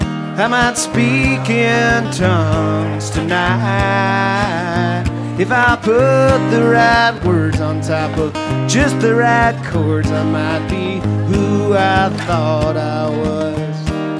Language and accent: English; Hillcrest, Arkansas, United States; I'm from Hillcrest.